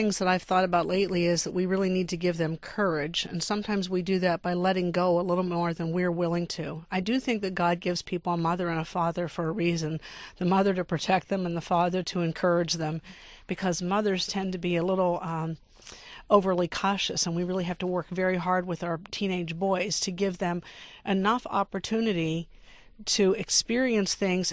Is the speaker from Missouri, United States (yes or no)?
no; Pittsburgh, Pennsylvania, United States; now in Michigan, United States; No, I grew up in Pittsburgh. It's so funny to be here. The 70s in Pittsburgh were all those glory years where the Steelers won and the Pirates won, and now I live in Michigan and it's a little different.